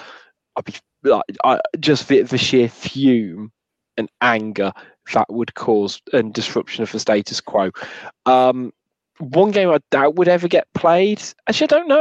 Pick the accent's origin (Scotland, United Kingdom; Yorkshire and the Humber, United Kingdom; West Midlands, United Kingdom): West Midlands, United Kingdom; Wolverhampton; I support Wolves because I'm from Wolverhampton.